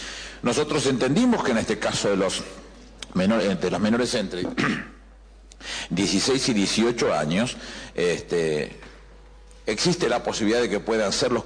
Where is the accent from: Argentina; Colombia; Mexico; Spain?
Argentina; durante buena parte de nuestra vida como argentinos